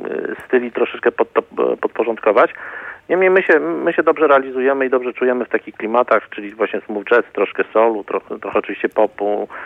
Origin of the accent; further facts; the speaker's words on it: Gdynia, Pomeranian Voivodeship, Poland; Ja jestem z Gdyni